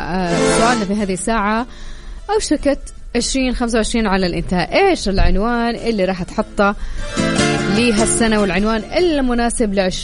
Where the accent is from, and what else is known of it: Jeddah, Makkah Province, Saudi Arabia